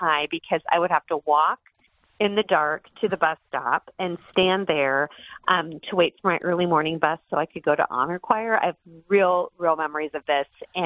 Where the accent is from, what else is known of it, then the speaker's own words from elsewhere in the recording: Duluth, Minnesota, United States; Well, I couldn't have grown up in a better place. Duluth was just an incredibly beautiful setting with all the four seasons and just a ton of stability.